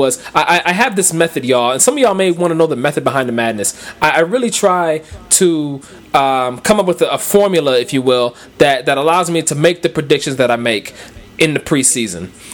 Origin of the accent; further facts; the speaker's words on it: Cleveland, Ohio, United States; I mean, again, I'm from Cleveland, y'all. We haven't had a quarterback since Bernie